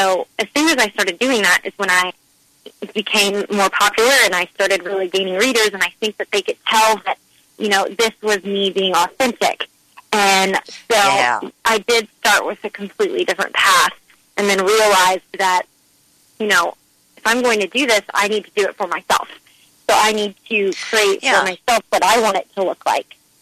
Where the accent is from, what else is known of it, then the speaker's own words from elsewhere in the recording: Dallas, Texas, United States; I am from Dallas, Texas. I was born and raised, grew up here, went to college at SMU, so I've always been here.